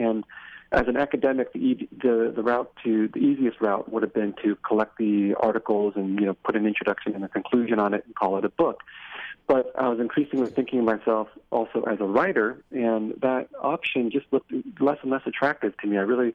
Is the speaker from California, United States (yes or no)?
yes; San Jose, California, United States; Well, you know, as a child growing up in San Jose, California, I was curious about my history, my past, what had brought me to the United States.